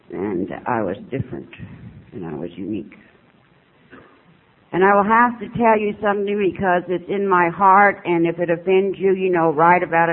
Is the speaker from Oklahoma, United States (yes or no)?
no; El Centro, California, United States; I'm born and raised in California in a place called El Centro.